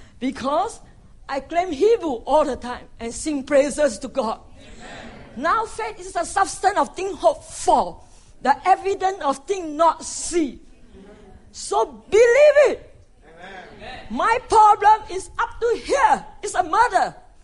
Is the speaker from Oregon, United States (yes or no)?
no; California, United States; English is a second language; And I say, hey, I come from Southern California, Lomina too.